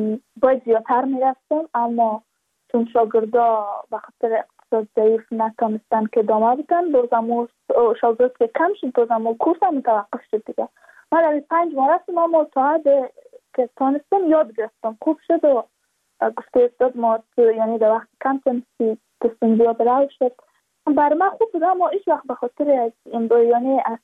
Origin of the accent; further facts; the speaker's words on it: Badakhshan, Afghanistan; ما از بدخشان هستیم